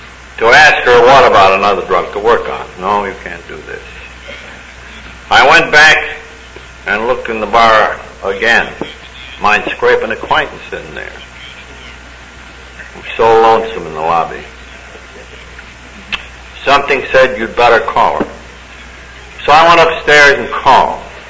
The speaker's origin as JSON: {"language": "English", "region": "New York", "country": "United States", "said": "I explained that I was a drunk from New York who needed another drunk to work on."}